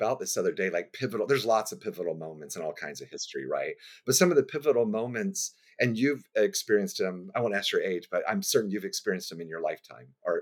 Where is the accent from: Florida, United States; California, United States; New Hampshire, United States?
Florida, United States; Jacksonville; here in Jacksonville, Florida, where I live now, my hometown.